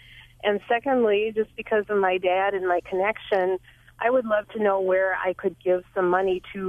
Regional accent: Milwaukee, Wisconsin, United States; I grew up in Milwaukee also, very proud to be from Milwaukee.

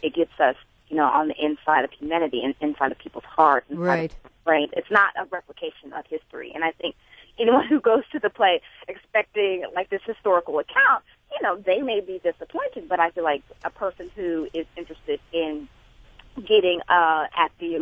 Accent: Memphis, Tennessee, United States; The fact that I grew up in Memphis myself

